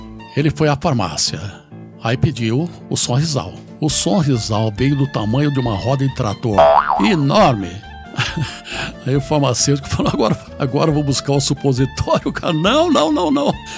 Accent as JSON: {"language": "Portuguese", "region": "São Paulo", "country": "Brazil", "said": "Hoje eu tenho de contar de São Paulo, porque já falei de outros estados, com o Bahia, e agora então tenho de falar da minha terra."}